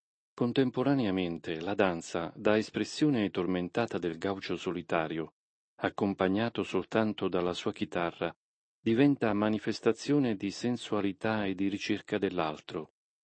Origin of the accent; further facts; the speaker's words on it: Buenos Aires, Argentina; now in Italy; per portare la vera storia del tango e del mio paese natale, Buenos Aires, proprio in questa meravigliosa nazione